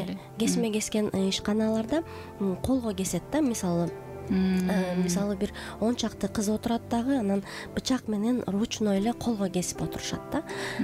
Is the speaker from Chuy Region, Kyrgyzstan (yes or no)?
no; Bishkek, Kyrgyzstan; also born or lived in Naryn; ушундай орусча ат коюлган, мамам койгон атымды. Өзүм Нарындан болом. А так Бишкекте эле чоңоюп өсүп, Бишкектен бүтүрүп мектепти, университетти Бишкекте өзүм турам.